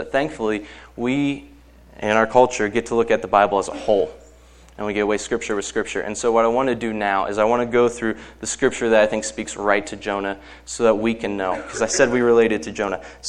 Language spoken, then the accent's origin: English; Indianapolis, Indiana, United States; I'm from Indianapolis, so, I mean, Colts are my team.